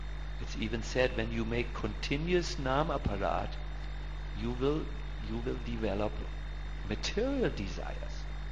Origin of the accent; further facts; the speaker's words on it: Germany; I am from Germany, I'm not from India.